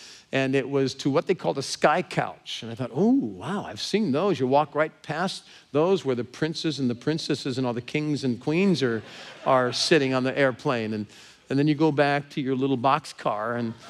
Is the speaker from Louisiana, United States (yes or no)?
no; Huntington Beach, California, United States; And they heard my accent, said, where are you from? I said, I'm from Huntington Beach.